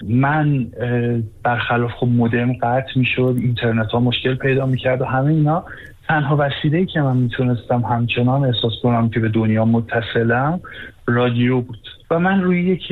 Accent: Iran; بعد میگفتم که خب ببخشید، من متاسفانه نه تنها ایرانی گک نیستم بلکه ایرانی هستم.

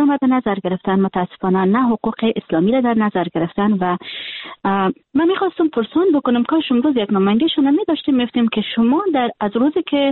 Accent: Afghanistan; من حیث یک دختر افغان که در افغانستان تولد شدیم و در افغانستان خاطره دارم، در افغانستان بزرگ شدیم و امروز خواهر و برادر ما فامیل من و در افغانستان هستن.

